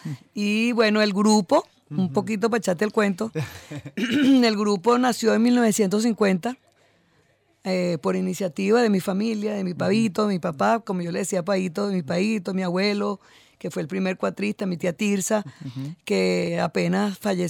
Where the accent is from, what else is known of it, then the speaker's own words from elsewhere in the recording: Venezuela; Como venezolanos, entonces lo que escuchamos, lo queremos.